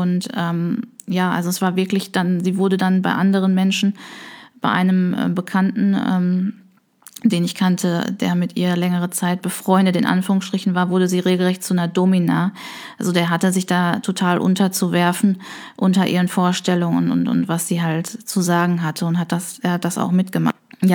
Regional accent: North Rhine-Westphalia, Germany; wir stammen aber beide hier aus dem Ruhrgebiet, sehr nah beieinander

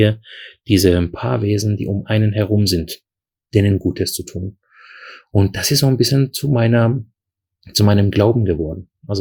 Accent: Heidelberg, Baden-Württemberg, Germany; Damals als Heidelberger hatte ich nicht viel von Mannheim gesehen.

